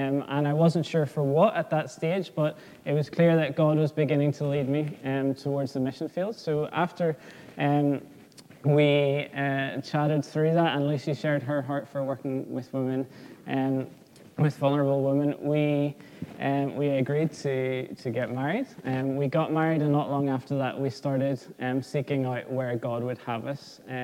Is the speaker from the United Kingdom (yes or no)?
yes; Lisburn, Northern Ireland, United Kingdom; I'm from Lisburn originally, and my parents are actually from Coleraine-Limavady direction … But I am from Lisburn, grew up through Lisburn Baptist Church